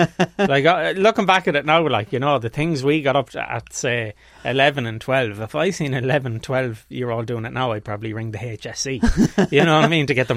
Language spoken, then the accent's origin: English; Galway, County Galway, Ireland; Westside Galway.